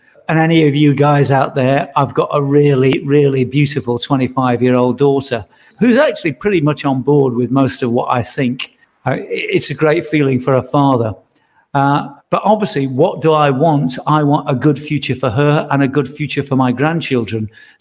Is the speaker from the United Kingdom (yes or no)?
yes; Nottingham, East Midlands, United Kingdom; being that I'm from Nottingham